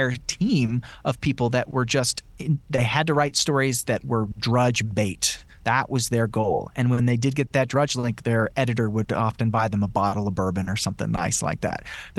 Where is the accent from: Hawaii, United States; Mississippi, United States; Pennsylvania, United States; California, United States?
California, United States; El Cajon; I'm from El Cajon, California, and I came to Washington not knowing anything